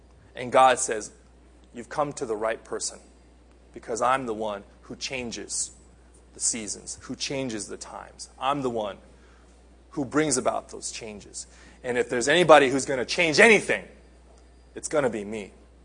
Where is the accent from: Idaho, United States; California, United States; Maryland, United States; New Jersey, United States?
California, United States; now in Japan; I come from Southern California. It's one season throughout the whole year.